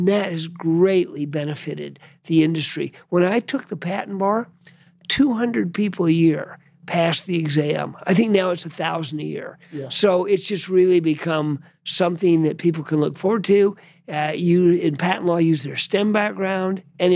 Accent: Utah, United States; I said, hey, I'm from Utah. That's pretty diverse.

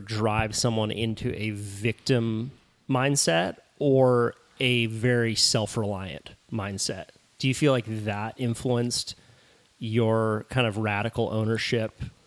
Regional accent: Hawaii, United States; Growing up on the North Shore, I feel like it's common to have a mentality of that the sponsors are going to come chasing you

